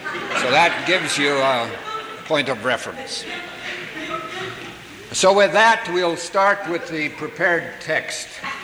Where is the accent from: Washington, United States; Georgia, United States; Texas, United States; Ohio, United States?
Washington, United States; East Stanwood; I was raised in East Stanwood. Well, not really in East Stanwood. I was east of East Stanwood in a place called Snooze Hill. We had pigs on the farm